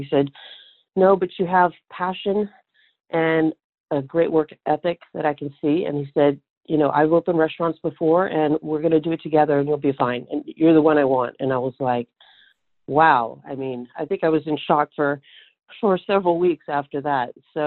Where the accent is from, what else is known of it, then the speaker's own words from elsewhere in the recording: Louisiana, United States; now in Seattle, United States; I am a Cajun girl from South Louisiana originally.